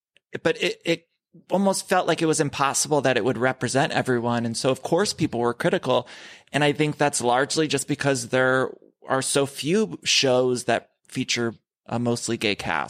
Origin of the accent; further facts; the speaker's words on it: Ohio, United States; And specifically, I think about as a kid, I grew up in Ohio